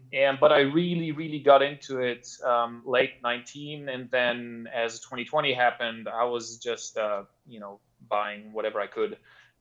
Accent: Germany; now in Switzerland; So I'm originally from Germany, but I've been in Switzerland for close to a decade now already.

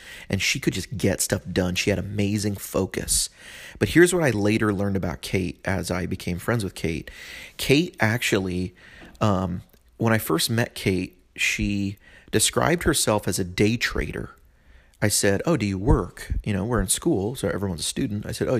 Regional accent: California, United States; And even though I'm from California, I don't smoke weed or eat edibles or anything like that.

